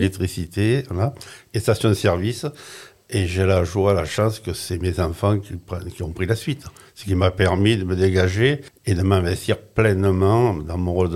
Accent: Lagnes, Provence-Alpes-Côte d'Azur, France; now in Mormoiron, France; Or, moi, je suis natif de Lay-sur-Sorgue.

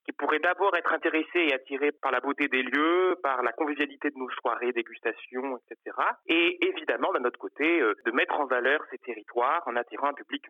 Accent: Avignon, Provence-Alpes-Côte d'Azur, France; nous sommes de la région, nous sommes vraiment d'Avignon, et nous aimons beaucoup notre région

